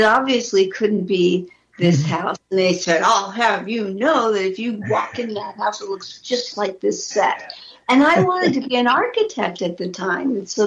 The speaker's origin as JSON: {"language": "English", "town": "Los Angeles", "region": "California", "country": "United States", "tie": "born or raised there", "said": "I grew up in the Watts riots."}